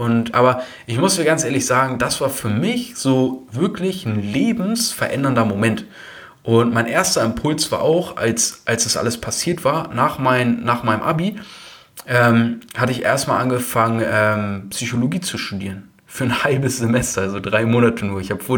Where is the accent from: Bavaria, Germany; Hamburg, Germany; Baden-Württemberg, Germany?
Hamburg, Germany; ich bin hier in Deutschland, in Hamburg aufgewachsen, so, einfach aus einer guten mittelständischen Familie